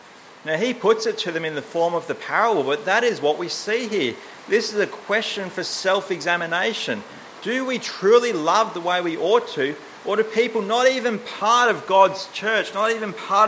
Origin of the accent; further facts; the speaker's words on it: New South Wales, Australia; I'm from New South Wales